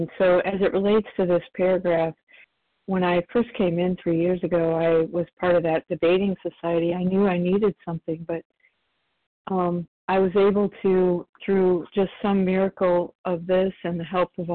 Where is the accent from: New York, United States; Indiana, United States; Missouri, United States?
Indiana, United States; Thanks, Tina. … from Indiana.